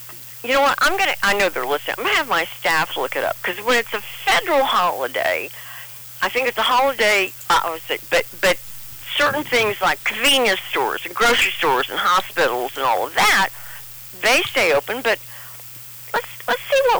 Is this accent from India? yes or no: no; Texas, United States; Now, we're all from Texas, so we like Mexican food or Tex food, things that might be a little more spicy.